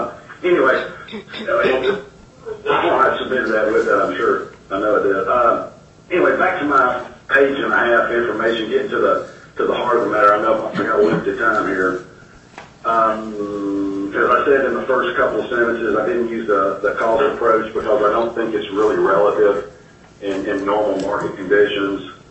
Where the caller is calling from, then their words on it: Tennessee, United States; Obviously, I'm assuming my accent's already giving me away. I'm in Tennessee, we're 3,000 miles away.